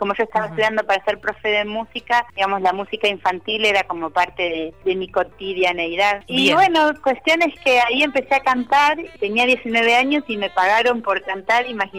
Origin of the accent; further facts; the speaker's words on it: Bahía Blanca, Buenos Aires Province, Argentina; Yo soy nacida en Bahía Blanca, así que ahí me formé.